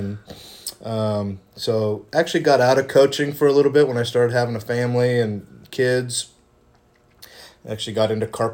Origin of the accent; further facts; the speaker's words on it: Indiana, United States; I'm from Indiana, so growing up in Indiana, you're going to play a little bit of basketball.